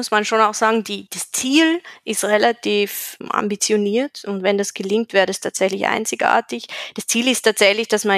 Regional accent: Carinthia, Austria; Also in Österreich, ich bin aus Kärnten, wo Seen immer weniger öffentliches Gut werden.

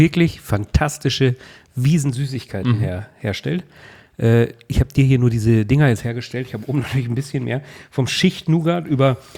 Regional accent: Germany; als Deutscher wird man

